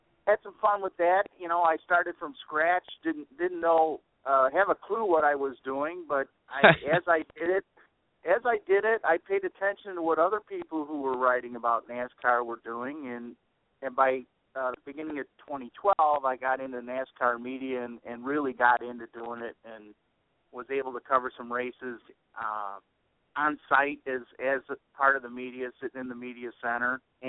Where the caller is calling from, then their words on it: Schaumburg, Illinois, United States; Yeah, I'm located in Schaumburg, Illinois. It's about 30 miles west of Chicago.